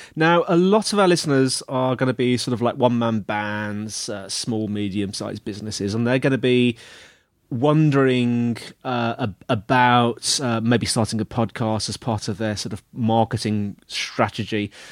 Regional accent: United Kingdom; sorry, I'm British

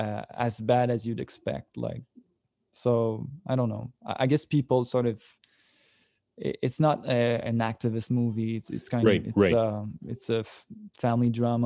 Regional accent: Sorel, Quebec, Canada; Well, I come from Sorel, which is like a small town, like about an hour from Montreal, where there's basically no immigration at all.

